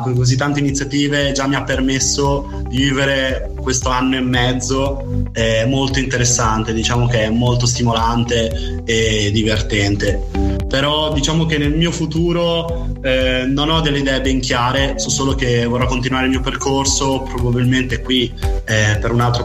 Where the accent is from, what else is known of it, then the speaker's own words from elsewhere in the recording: Carpi, Emilia-Romagna, Italy; now in Milan, Italy; essermi qui trasferito a Milano, perché io vengo da Modena, da Carpi, in provincia di Modena.